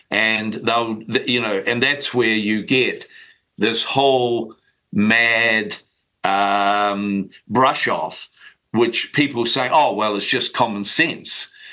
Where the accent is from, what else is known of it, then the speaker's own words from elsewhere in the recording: Christchurch, Canterbury, New Zealand; Well, I grew up in Christchurch, and I also have a home in Queenstown.